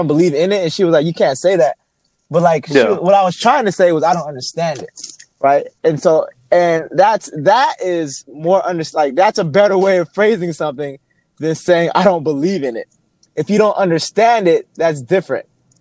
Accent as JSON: {"language": "English", "region": "the South", "country": "United States", "tie": "born or raised there", "said": "Growing up in the South, every time I saw a place with a Confederate flag, like a restaurant with a Confederate flag out the window, I did not go into that restaurant because I didn't feel welcome."}